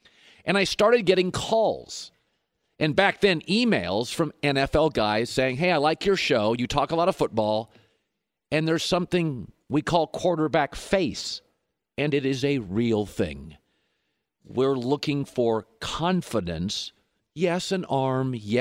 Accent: Seattle, Washington, United States; And I grew up in Seattle. All the girls love Jim Zorn, and then it's Russell Wilson.

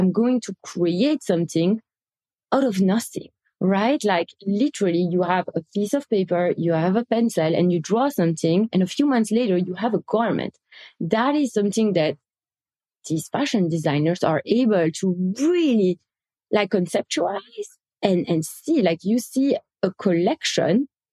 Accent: Belgium; fashion is something that I grew up with also in Belgium.

